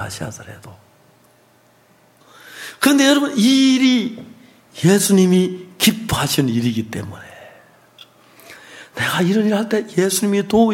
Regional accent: South Korea; now in Kenya; 나는 케냐를 위해서 일하러 왔는데 난 한국 사람이라고

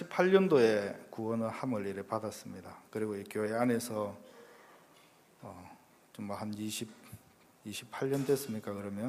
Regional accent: Gyeongsang, South Korea; accent: Gyeongsang; now in Seoul, South Korea; 제가 한 44년을 이렇게 경상도에서만 살다가 서울에 왔는데

